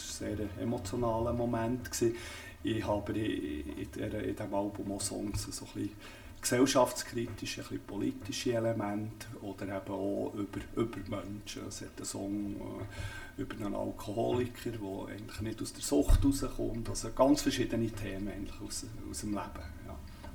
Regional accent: Bern, Switzerland; also born or lived in Southern France; Und väterlicherseits sind wir eigentlich alle Südfranzosen. Ich bin auch in Südfrankreich geboren, aber in Bern aufgewachsen.

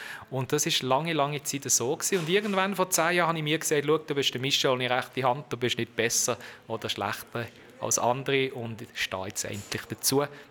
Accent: Düdingen, Fribourg, Switzerland; Sehr behütet aufgewachsen im Kanton Freiburg in Düdingen mit einem jüngeren zweihändigen Bruder.

